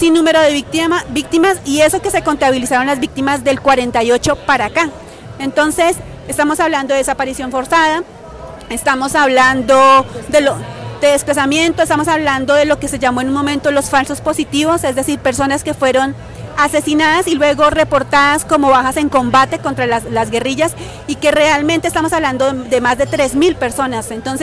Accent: Colombia; now in Mexico; nosotros como colombianos y colombianas en México consideramos

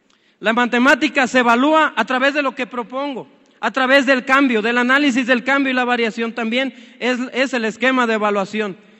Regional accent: Mexico; transformar la verdadera educación que necesitamos como mexicanos, como sociedad

